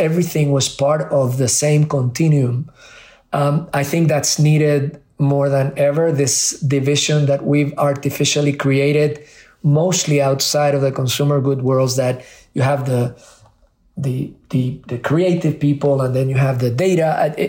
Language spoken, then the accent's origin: English; Puerto Rico; also born or lived in Spain; Whether it was in Spain where I grew up or in Puerto Rico